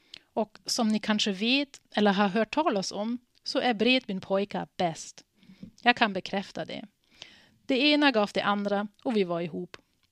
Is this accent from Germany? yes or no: yes; Germany; Swedish is a second language; now in Sweden; Jag är ju uppvuxen i Tyskland. Min familj och flera vänner lever där.